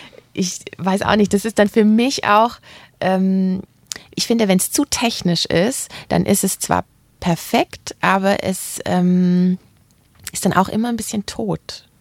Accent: Stuttgart, Baden-Württemberg, Germany; ich komme ja aus Stuttgart

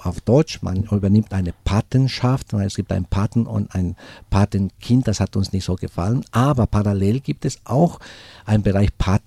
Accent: Bolivia; Ich komme aus Bolivien

